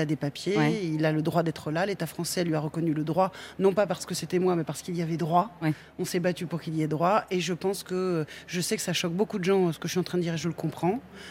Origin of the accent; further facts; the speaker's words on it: France; En plus, on est français et on a ça dans les tripes.